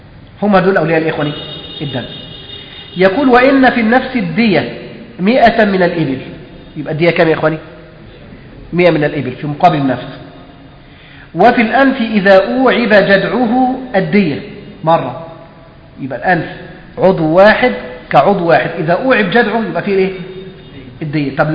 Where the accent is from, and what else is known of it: Egypt